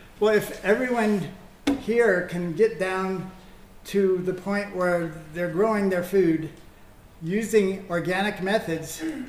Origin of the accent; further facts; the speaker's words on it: South Carolina, United States; moved away; I moved here a long time ago now, and when I first started, I'm originally from South Carolina.